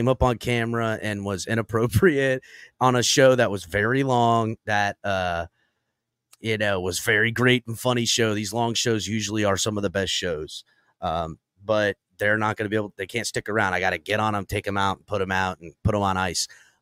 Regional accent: Florida, United States; I'm from South Florida. I ain't scared of hurricanes.

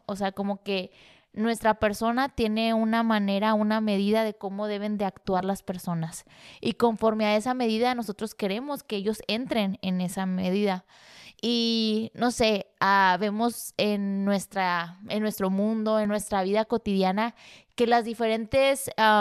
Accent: Mexico; Al ahí se va, como todo mexicano, sí.

